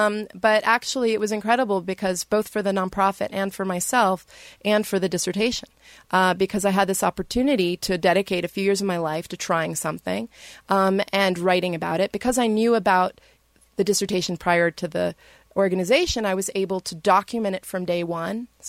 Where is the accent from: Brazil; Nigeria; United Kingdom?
Brazil; now in United States; I'm originally from Brazil and I was an activist through high school and college. So I went back to Brazil to do my research.